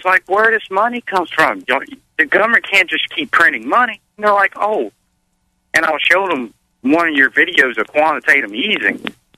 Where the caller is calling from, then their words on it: Kinder, Louisiana, United States; Oh, Kinder, Louisiana, man.